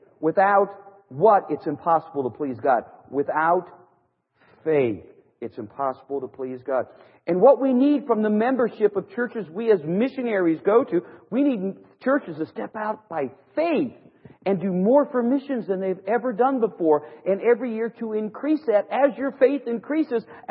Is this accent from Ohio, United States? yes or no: yes; Ohio, United States; They get right up behind me because I'm from Ohio.